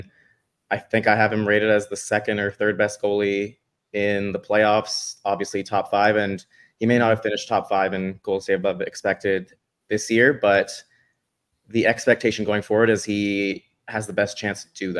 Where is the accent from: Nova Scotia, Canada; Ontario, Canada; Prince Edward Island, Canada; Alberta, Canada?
Ontario, Canada; Toronto; I'm from Toronto.